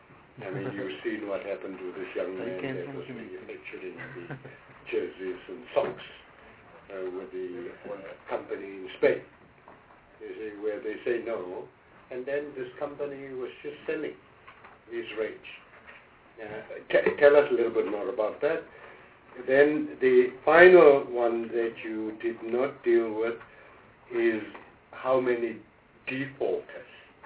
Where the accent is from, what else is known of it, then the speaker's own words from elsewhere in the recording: Gauteng, South Africa; Not because I come from Gauteng.